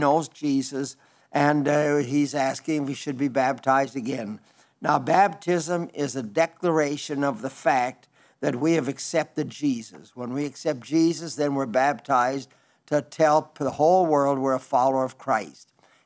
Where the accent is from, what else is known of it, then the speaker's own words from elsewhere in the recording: South Dakota, United States; I was raised in Western South Dakota, and they had cowboys out there in those days